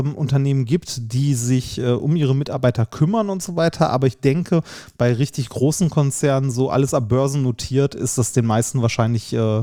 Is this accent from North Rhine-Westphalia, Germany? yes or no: yes; Essen, North Rhine-Westphalia, Germany; ich komme ja aus Essen, da ist ja immer noch die Firmenzentrale von ThyssenKrupp.